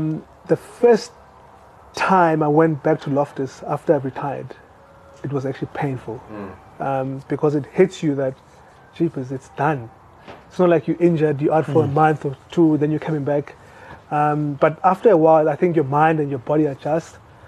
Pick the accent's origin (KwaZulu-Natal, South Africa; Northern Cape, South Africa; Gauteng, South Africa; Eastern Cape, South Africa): Eastern Cape, South Africa; Umtata; growing up in Umtata, you don't, the school, the primary school I went to, we didn't have rugby as a sport